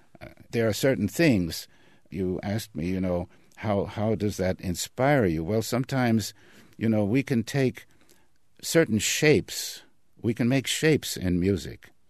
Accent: New York, United States; also growing up in New York

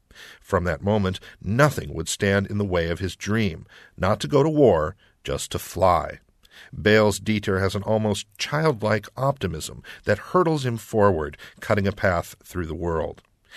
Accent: Bloomington, Indiana, United States; That Rescue Dawn is actually playing in my hometown of Bloomington is a rare opportunity not to be missed.

